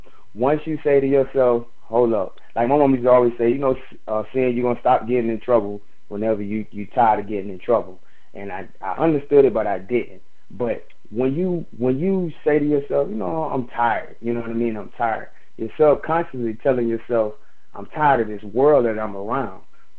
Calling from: Florida, United States; from the South Florida area.

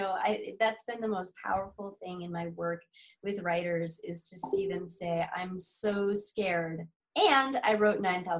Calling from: Colorado, United States; I'm in Colorado at the moment.

